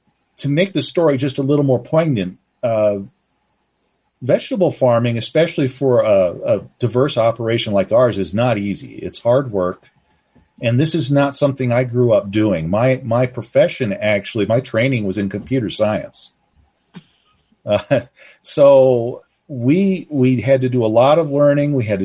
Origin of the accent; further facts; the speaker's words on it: Iowa, United States; because I grew up in Iowa, and I was raised to believe that in Iowa, we're good neighbors and we take care of each other.